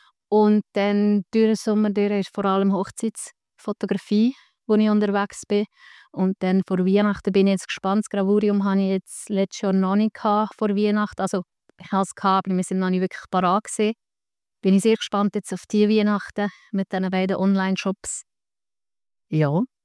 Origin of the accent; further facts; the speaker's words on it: Egolzwil, Lucerne, Switzerland; ich komme aus Egoldswil, der Nähe von Sursee.